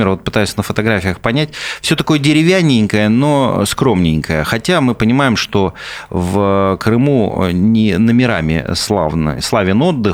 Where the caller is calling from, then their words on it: Kaliningrad, Kaliningrad Oblast, Russia; Я из Калининграда, звоню вам